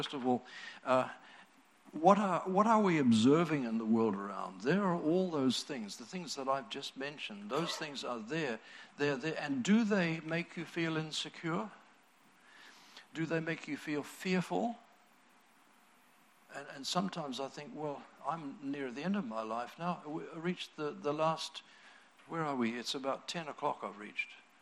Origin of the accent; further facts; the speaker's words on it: New Zealand; knowing I'm a New Zealander